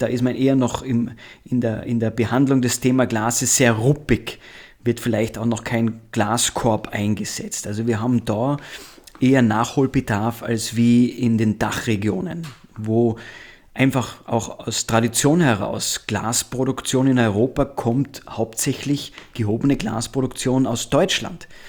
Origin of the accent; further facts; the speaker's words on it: Austria; Also ich möchte sagen, in meinem Heimatland Österreich sind wir gut ausgebildet.